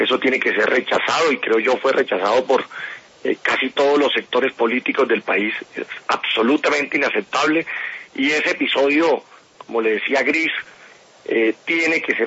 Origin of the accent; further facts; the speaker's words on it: Colombia; ese debe ser el objetivo de mediano y largo plazo como colombianos.